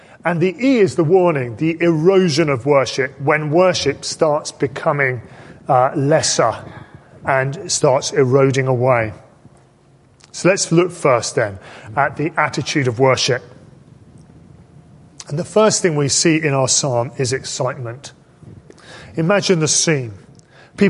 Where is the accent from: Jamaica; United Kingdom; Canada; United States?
United Kingdom; But there is, I think, one significant disadvantage to being British.